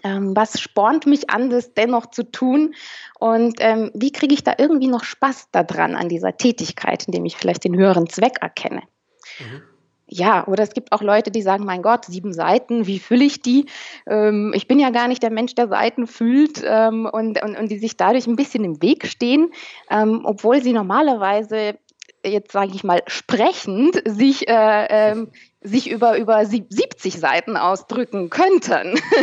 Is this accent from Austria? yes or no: no; Romania; Ich bin nämlich selber aus Osteuropa, Rumänin.